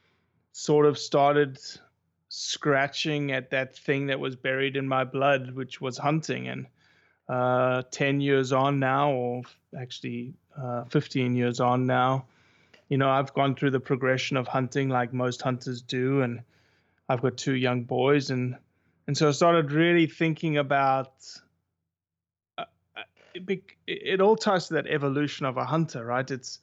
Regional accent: South Africa; And me growing up in South Africa, it wasn't a part of me, except through stories and except through trophies on the wall.

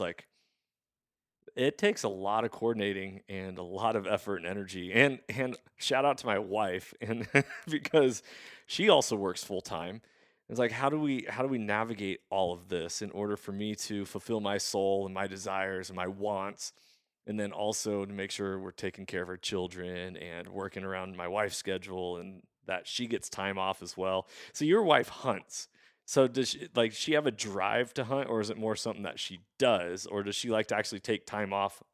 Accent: Washington, United States; I'm only hunting Washington because I want to learn how to hunt in my home state before I like really branch out.

